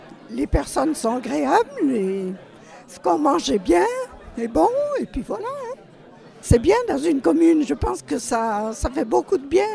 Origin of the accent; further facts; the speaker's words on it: Saint-Julien-en-Quint, Auvergne-Rhône-Alpes, France; Je suis née à Saint-Julien-en-Quin.